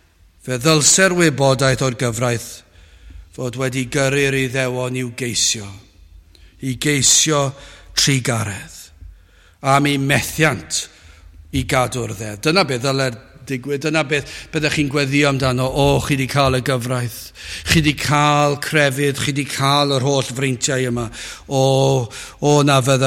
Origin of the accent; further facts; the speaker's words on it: Wales, United Kingdom; Dwi'n Gymro.